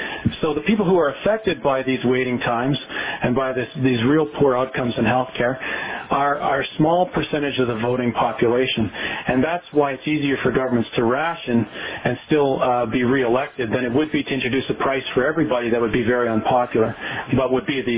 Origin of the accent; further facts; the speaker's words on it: Windsor, Ontario, Canada; one of which was started in Windsor, Ontario, which is my hometown.